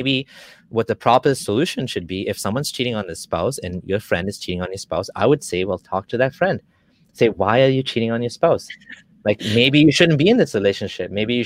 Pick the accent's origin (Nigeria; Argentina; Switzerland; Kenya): Kenya; now in Canada; I grew up in Kenya and I came to Canada